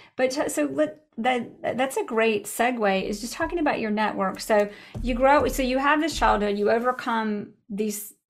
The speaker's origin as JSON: {"language": "English", "country": "United States", "said": "I'm American, but like the ethnicity or the whatever, like it ain't happening."}